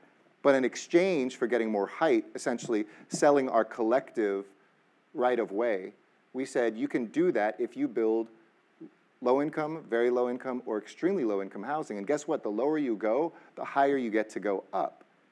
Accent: California, United States; like I grew up in the San Fernando Valley

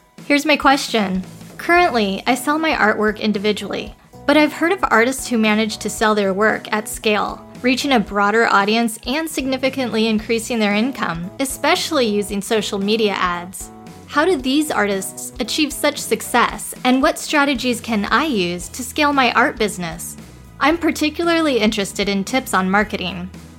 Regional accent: Miami, Florida, United States

